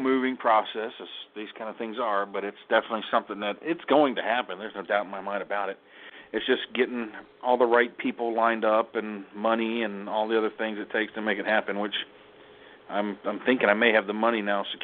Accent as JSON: {"language": "English", "region": "Florida", "country": "United States", "said": "Well, I come from Florida. You can't pick a rock up on the ground in Florida and sharpen a knife. We don't have rocks."}